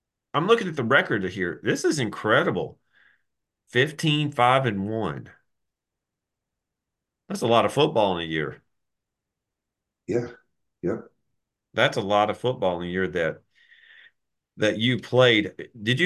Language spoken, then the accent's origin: English; Tennessee, United States; I grew up in Tennessee, so we didn't get a lot of the Raiders games here.